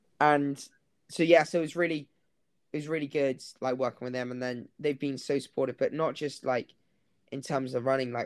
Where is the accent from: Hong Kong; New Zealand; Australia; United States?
Hong Kong; now in United Kingdom; So because I grew up in Hong Kong, so I didn't really have a coach out there or anything.